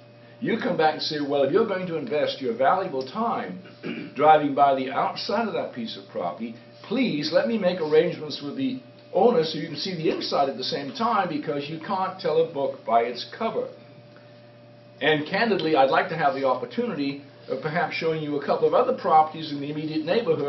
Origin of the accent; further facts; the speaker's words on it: England, United Kingdom; when I was a kid growing up in England, at the age of 15, my favorite school teacher was Mr. Dorney, the English teacher.